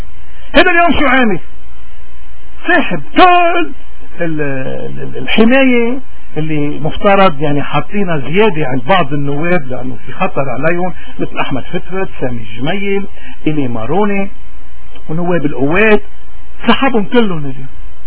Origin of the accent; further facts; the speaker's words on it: Lebanon; فرنسا واقفة معنا كلبنانيين وبتأيدنا وحامل همنا وإلى آخره.